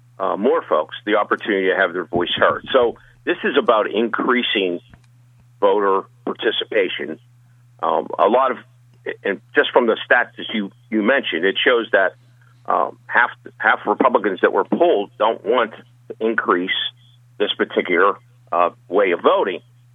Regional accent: Pennsylvania, United States; I'm from Allegheny County, as you mentioned, from our county election folks.

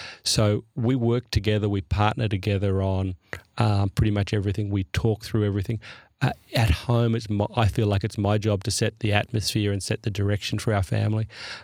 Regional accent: Australia; I grew up in Australia, so I unfortunately missed that.

